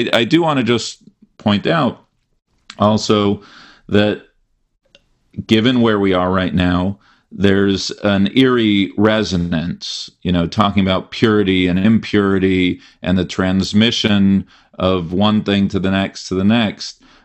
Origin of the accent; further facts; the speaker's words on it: Los Angeles, California, United States; I grew up in Los Angeles, and we would often have sedarim with Persian families who would hit each other with celery sticks during